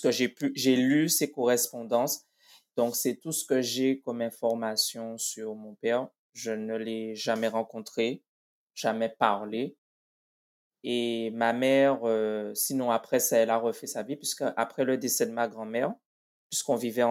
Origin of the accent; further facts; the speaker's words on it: Guadeloupe; Donc, je suis originaire de l'île de la Guadeloupe. J'ai grandi au départ avec ma mère et ma grand-mère, du côté maternel.